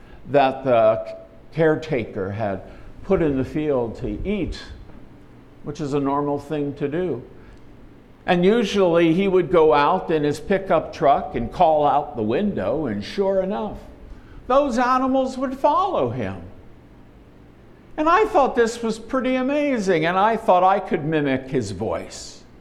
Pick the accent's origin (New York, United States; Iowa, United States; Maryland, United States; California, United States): Maryland, United States; I grew up in Maryland, over on the eastern shore of Maryland, on the other side of the Chesapeake Bay.